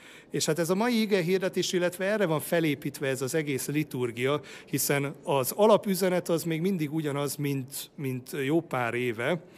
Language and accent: Hungarian; Miskolc, Borsod-Abaúj-Zemplén, Hungary; én ugye miskolci vagyok eredetileg